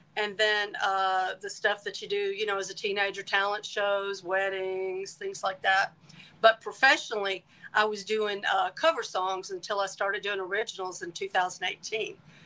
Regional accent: Memphis, Tennessee, United States; Memphis, Tennessee.

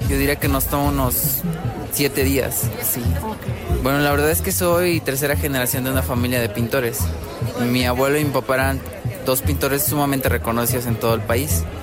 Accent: Xaritla, Guerrero, Mexico; Hola, mucho gusto … yo vengo de Xaritla, Guerrero.

